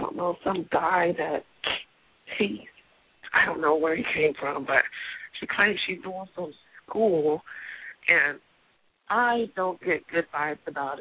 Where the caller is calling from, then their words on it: Seattle, Washington, United States; I'm calling from Seattle, Washington.